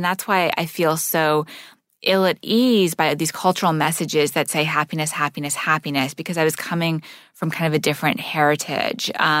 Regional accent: Montreal, Quebec, Canada; So I grew up in Montreal living in a Sufi meeting house.

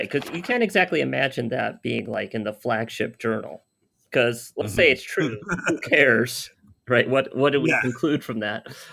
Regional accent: United States; I'm an American, so I can say ZIRB.

